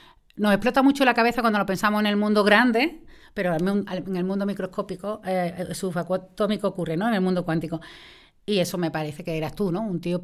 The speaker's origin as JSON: {"language": "Spanish", "town": "Coria", "region": "Andalusia", "country": "Spain", "said": "Bueno, yo de Coria, porque yo soy de Coria."}